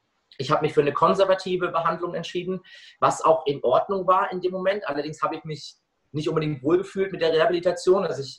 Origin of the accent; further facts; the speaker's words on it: Freiburg, Baden-Württemberg, Germany; bin eben nach Freiburg zurückgezogen in meine Heimatstadt, wo ich jetzt auch wohne